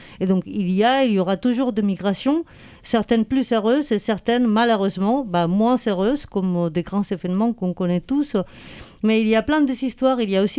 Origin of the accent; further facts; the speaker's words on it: Spain; Je suis espagnole